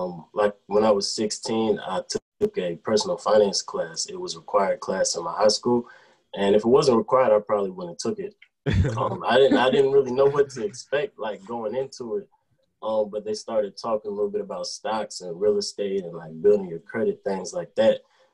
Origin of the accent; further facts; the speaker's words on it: Virginia, United States; I'm from Central Virginia.